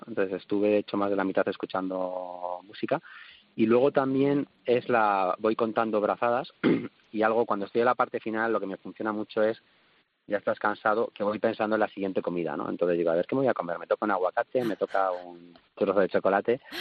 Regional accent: Madrid, Community of Madrid, Spain; born there; nací en Carabanchel, de una familia humilde

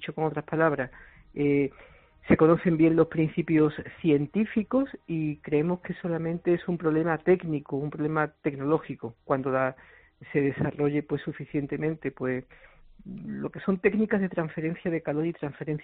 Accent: Seville, Andalusia, Spain; born there; sí, nací en Sevilla, sí.

